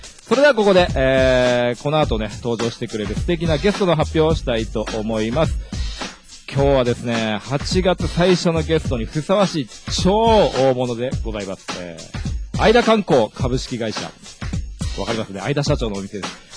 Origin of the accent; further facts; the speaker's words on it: Saitama, Japan; 僕埼玉出身なんでこれですごい憧れて